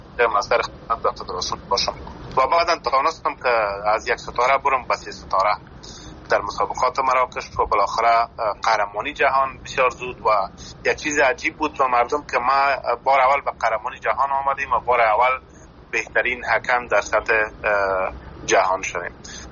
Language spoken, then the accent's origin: Persian; Afghanistan; ما در افغانستان زاده شدیم،